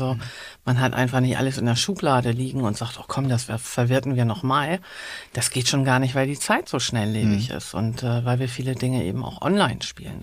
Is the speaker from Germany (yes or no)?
yes; Hamburg, Germany; Ich bin tatsächlich in Hamburg geboren, aufgewachsen, habe zwischendurch jahrelang im Ausland gelebt und liebe die Stadt aber so sehr, dass ich zurückgekommen bin